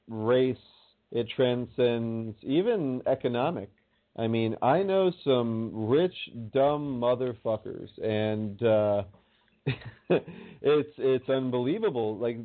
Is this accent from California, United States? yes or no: no; Miami, Florida, United States; we came from the streets, motherfucker. We came from Miami. And it was rough.